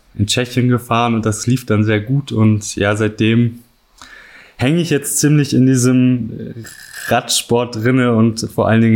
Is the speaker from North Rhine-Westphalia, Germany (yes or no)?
yes; Cologne, North Rhine-Westphalia, Germany; Ich komme aus Köln. Da gibt es nicht viele Berge.